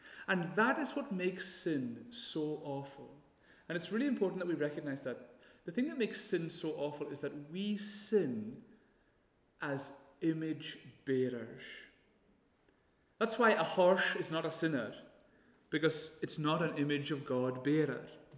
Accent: Lewis, Scotland, United Kingdom; all these things that we've been deprived of growing up in Lewis.

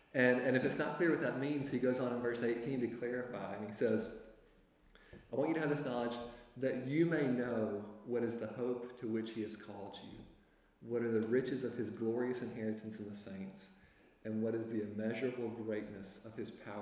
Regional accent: Mississippi, United States; moved away as an adult; now in Edinburgh, United Kingdom; and I'm from Mississippi originally. Hopefully I'll get a chance to say more tonight. But we've been living in Edinburgh for the past year

